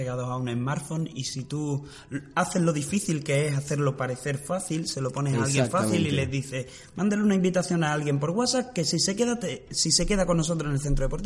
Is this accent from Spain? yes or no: yes; southern Spain, Spain; somos españoles y los que somos